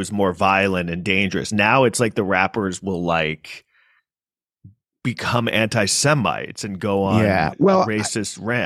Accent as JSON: {"language": "English", "region": "New York", "country": "United States", "tie": "born or raised there", "said": "I mean, I grew up in New York, so"}